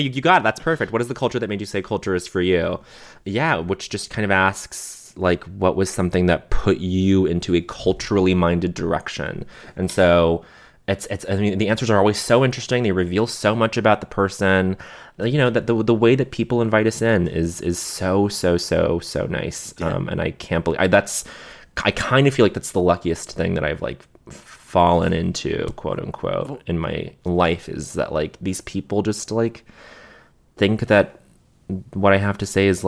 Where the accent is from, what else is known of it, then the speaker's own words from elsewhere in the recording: Montreal, Quebec, Canada; growing up in Montreal